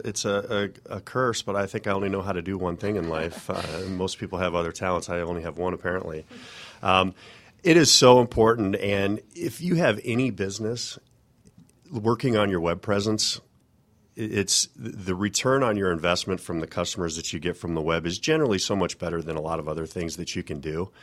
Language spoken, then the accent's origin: English; Colorado, United States; now in Alpharetta, United States; I grew up in Colorado. I live in Alpharetta now, but my parents are both property managers, or they used to be.